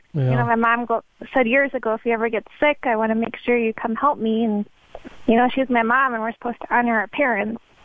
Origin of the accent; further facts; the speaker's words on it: Wisconsin, United States; moved away; also born or lived in Minnesota; Well, I'm originally from Wisconsin, and I lived in Minnesota for 23 years